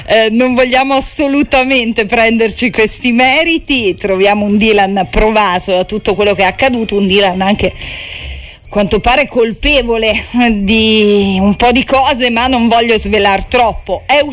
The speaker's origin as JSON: {"language": "Italian", "town": "Rome", "region": "Lazio", "country": "Italy", "said": "è scritto da un carissimo amico romano come me, lo devo dire, Alessandro Bilotta"}